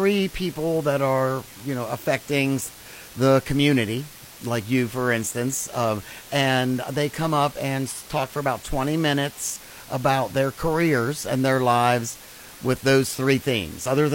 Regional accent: Connellsville, Pennsylvania, United States; moved away as an adult; I'm actually originally from Connellsville, Pennsylvania.

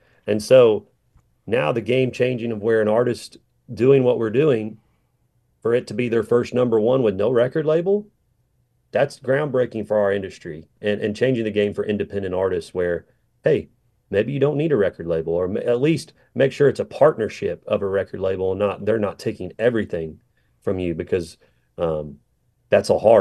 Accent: Patoka, United States; it reminded me a lot of how I grew up there in Patoka

